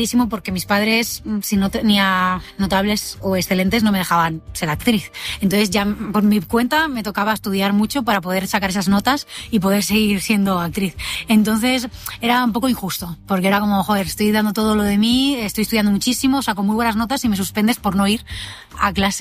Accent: Catalonia, Spain; now in Madrid, Spain; porque yo soy catalana

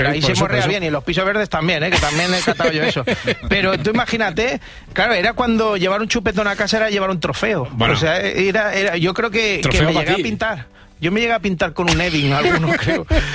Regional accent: Villarrabines, Castile and León, Spain; yo me voy a ir a mi pueblo, a Villarrabines.

